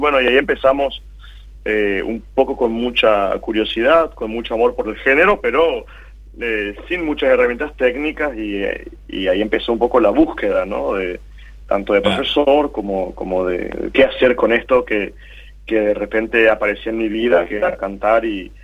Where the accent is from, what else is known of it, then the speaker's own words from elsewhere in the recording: Posadas, Misiones, Argentina; now in Europe; yo soy de Posadas y siempre con mucho cariño hacia mi tierra, hacia nuestra música. Me crié ahí